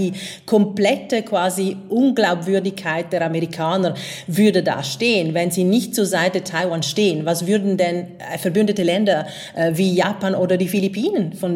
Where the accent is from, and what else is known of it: Venice, Veneto, Italy; German is a second language; now in Germany